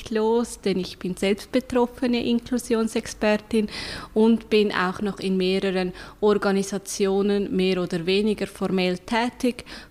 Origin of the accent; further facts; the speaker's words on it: Zurich, Switzerland; Ich bin aus der schönen Stadt Zürich, genauer aus Hönk, dort auch sehr stark verwurzelt.